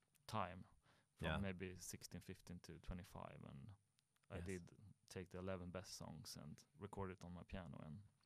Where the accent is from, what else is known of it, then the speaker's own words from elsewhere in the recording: Strängnäs, Södermanland, Sweden; English is a second language; I started out in playing bass in a band back in my hometown Strängnäs